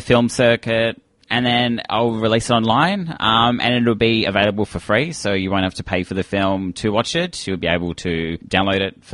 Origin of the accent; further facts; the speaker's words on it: Melbourne, Victoria, Australia; I'm not from Perth. I'm from Melbourne.